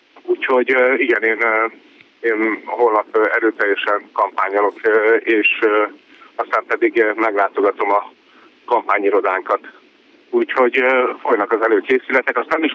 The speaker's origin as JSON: {"language": "Hungarian", "town": "Dunaújváros", "region": "Fejér", "country": "Hungary", "tie": "born or raised there", "said": "valahogy így nőttem föl Dunaújvárosban"}